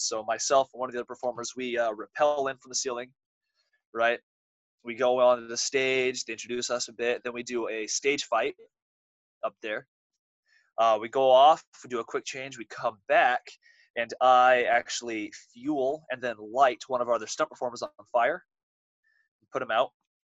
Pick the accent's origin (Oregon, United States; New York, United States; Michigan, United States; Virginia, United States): Oregon, United States; I grew up here in Oregon. None of my family are performers either.